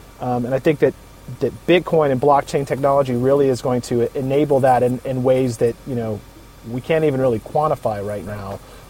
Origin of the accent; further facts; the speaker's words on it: Pensacola, Florida, United States; also born or lived in Army; So I'm originally from Pensacola. This is my hometown, but I moved away 15 years, and I was in the Army for a while, and then I ran a couple of companies, and I moved back here into 2012.